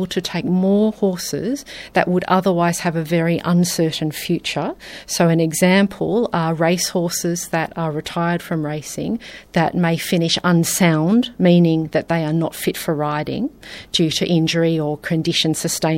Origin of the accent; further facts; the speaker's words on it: Sydney, New South Wales, Australia; now in Adelaide, Australia; over in New South Wales, where I grew up in Sydney